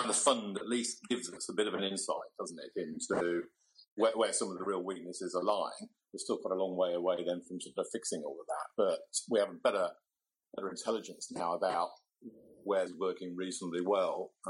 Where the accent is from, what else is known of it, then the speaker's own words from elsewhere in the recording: Wolverhampton, West Midlands, United Kingdom; And then I fell into working with young offenders completely by accident in my hometown. This was in the mid-70s in Wolverhampton.